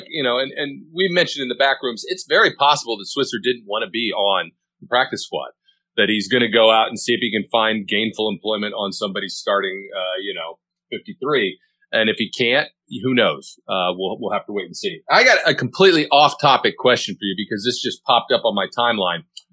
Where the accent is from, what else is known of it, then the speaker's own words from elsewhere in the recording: Ohio, United States; now in New Jersey, United States; Well, I'm from Ohio. I agree with you. It's pop. It was pop growing up my entire life. But I'm now out here in the evil hinterlands of New Jersey, and it's soda out here.